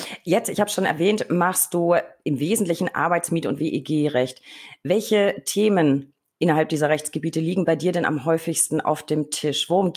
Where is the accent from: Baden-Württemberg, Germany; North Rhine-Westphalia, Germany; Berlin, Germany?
Berlin, Germany; jetzt muss ich als Berliner natürlich fragen